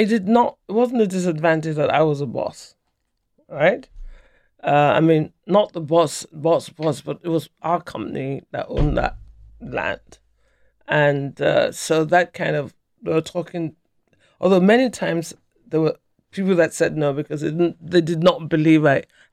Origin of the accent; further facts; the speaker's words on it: England, United Kingdom; explain that I'm black, but I'm as white being. As an English child